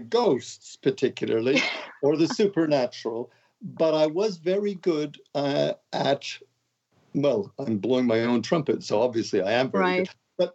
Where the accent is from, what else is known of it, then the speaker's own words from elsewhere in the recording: Montreal, Quebec, Canada; after university at McGill in Montreal. So I'm from Montreal. I'm a Montreal boy.